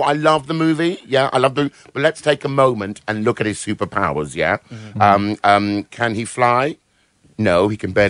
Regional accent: London, United Kingdom; when you're a little boy growing up in Southwest London

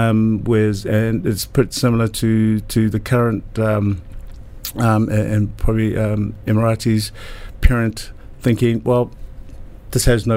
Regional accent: New Zealand; I growing up in New Zealand.

